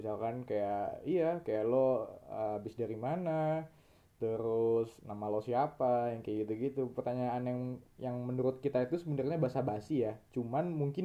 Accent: Bogor, West Java, Indonesia; kalau di Bogor, di kota gue itu, hampir ngelilingin satu kota Bogor lah

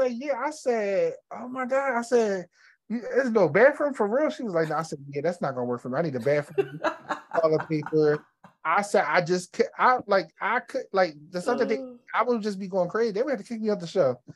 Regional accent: Philadelphia, Pennsylvania, United States; Well, I'm just in Philadelphia. I'm from Philadelphia, so like I'm just a Phillies

